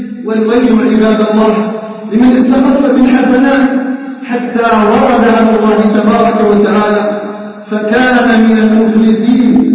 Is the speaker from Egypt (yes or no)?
no; Algeria; اللهم اجعل بلدنا الجزائر آمنا مطمئنا وسائر بلاد